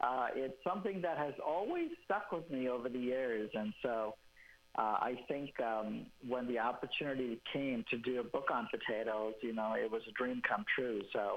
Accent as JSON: {"language": "English", "town": "Mumbai", "region": "Maharashtra", "country": "India", "tie": "born or raised there", "said": "Yes, very much so. I would say ever since I was a child, you know, my earliest memories have always been about potatoes."}